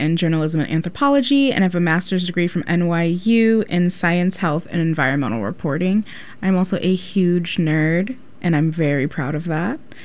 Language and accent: English; Cleveland, Ohio, United States